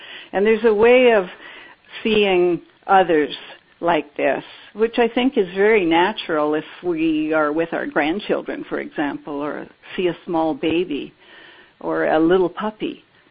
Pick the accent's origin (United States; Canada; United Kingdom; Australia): Canada; Well, I'm a Canadian.